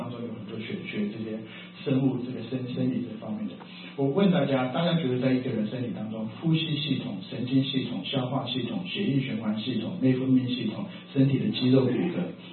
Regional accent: Japan; 我是在日本长大，所以我对日本非常非常熟。这几年，我其实两年前还去日本 long stay

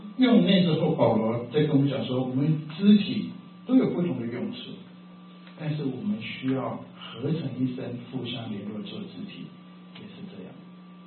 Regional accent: Japan; 我是在日本长大，所以我对日本非常非常熟。这几年，我其实两年前还去日本 long stay

